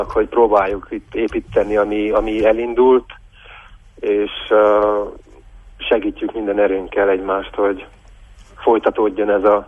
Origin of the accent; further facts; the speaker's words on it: Romania; magyarként itt Romániában még mindig a mai napokban is, 2018-ban is ez rettentő nagy hátrány